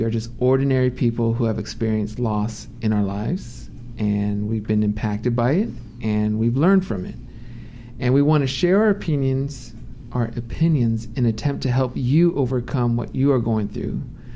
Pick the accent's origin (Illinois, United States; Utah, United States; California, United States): California, United States; Los Angeles; Yeah, so Dr. Ken asked where we are from, and when I said we were from L.A., he looked a little disappointed.